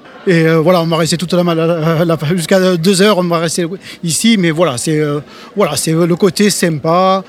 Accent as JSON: {"language": "French", "town": "Vers-Pont-du-Gard", "region": "Occitanie", "country": "France", "said": "Nous sommes de Verspont-du-Gard, ce qui est juste à côté de Castillon."}